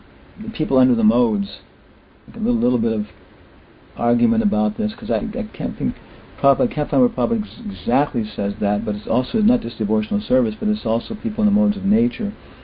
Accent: Guam; born there; I was born on Guam. It's Oriental consciousness.

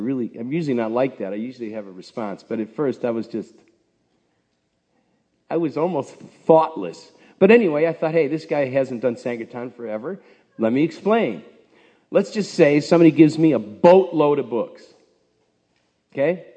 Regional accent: Ireland; Because I'm Irish, you know

